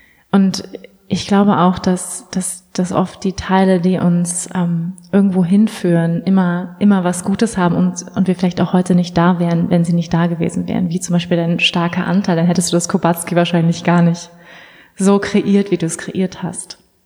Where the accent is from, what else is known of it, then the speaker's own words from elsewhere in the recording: Schleswig-Holstein, Germany; Ich bin ja in Schleswig-Holstein groß geworden übrigens.